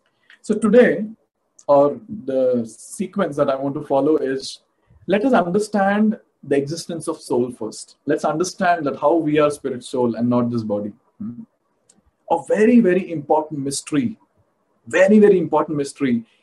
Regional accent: Mumbai, Maharashtra, India; now in Bangalore, India; Even I am from Mumbai. So now I'm currently in Bangalore, but I was in Mumbai.

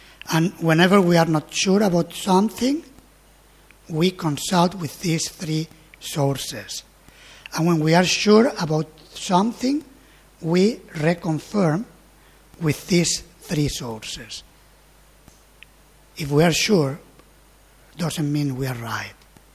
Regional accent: Spain; born there; English is a second language; So, and there is a saying, I know it in Spanish because I was born in Spain. I don't know the equivalent in English.

